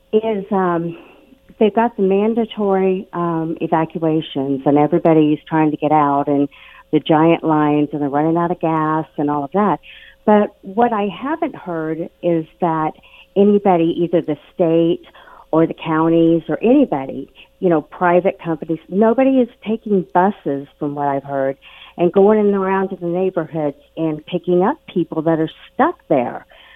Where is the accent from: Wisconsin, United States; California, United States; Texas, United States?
Texas, United States; now in Ohio, United States; Actually, I'm in Ohio, but I am a Texan. I was born and raised in Texas.